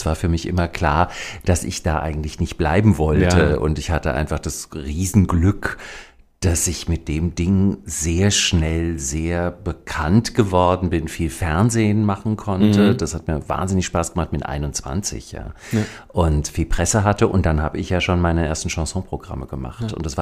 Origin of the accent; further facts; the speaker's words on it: Bad Homburg, Hesse, Germany; born there; Aber ich bin in Bad Homburg geboren, bei Frankfurt